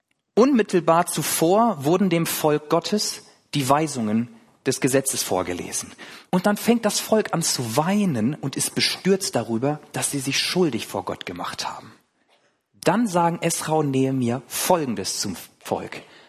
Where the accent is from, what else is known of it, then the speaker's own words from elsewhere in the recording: Schleswig-Holstein, Germany; ich bin gar kein Lipper, ich komme aus Schleswig-Holstein, bei uns ist das ja ganz anders